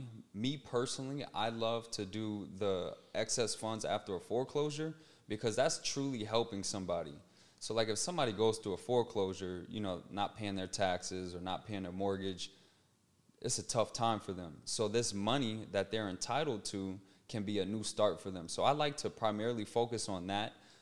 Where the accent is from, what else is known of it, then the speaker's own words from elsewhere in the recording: Louisiana, United States; born there; Like I told you, I was born in Louisiana.